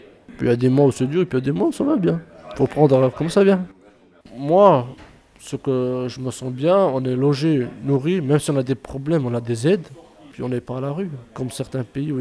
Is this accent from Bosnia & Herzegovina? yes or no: yes; Bosnia & Herzegovina; French is a second language; Bah, j'ai un accent, et puis je maîtrise pas la langue à 100% de chez nous.